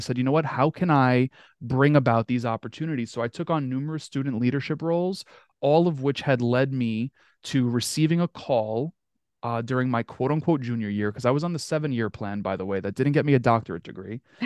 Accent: Queens, New York, United States; I remember so vividly, you know, growing up in Queens, we would hang out on the block, right?

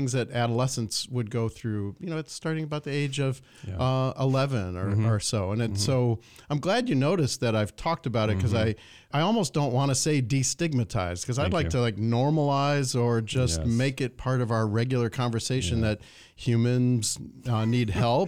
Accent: Detroit, Michigan, United States; So I tell people I grew up in Metro Detroit, which it's not a specific place because when I was young, my folks split up and my dad lived in downtown Detroit and my mom lived out in the suburbs.

